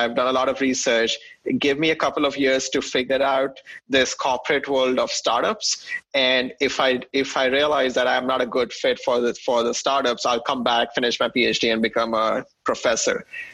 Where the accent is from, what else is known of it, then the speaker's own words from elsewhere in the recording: New Delhi, Delhi, India; moved away as an adult; now in United States; I grew up in New Delhi, India. So I came to the United States in 2007 to pursue my engineering.